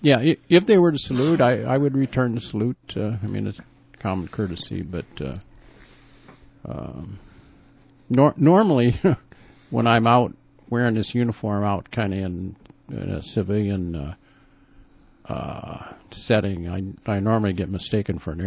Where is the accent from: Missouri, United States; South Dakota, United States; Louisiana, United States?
South Dakota, United States; moved away as an adult; now in Twin Cities, United States; I was originally from South Dakota, so we moved back. In those days, there weren't too many computer jobs in South Dakota, so I came back to the Twin Cities and worked for Control Data Corporation then in Twin Cities for 17 years.